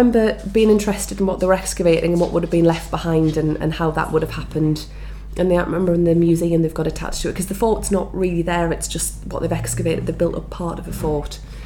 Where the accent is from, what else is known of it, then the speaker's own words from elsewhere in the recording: Washington, North East England, United Kingdom; also born or lived in Gateshead; My date of birth is 19/12/83. I was born in Gateshead and I lived in Washington, Tyne and Wear when I was a child.